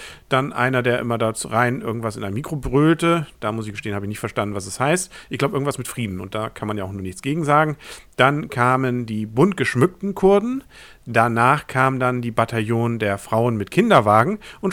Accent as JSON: {"language": "German", "region": "Northern Germany", "country": "Germany", "said": "Da freut man sich ja als Norddeutscher"}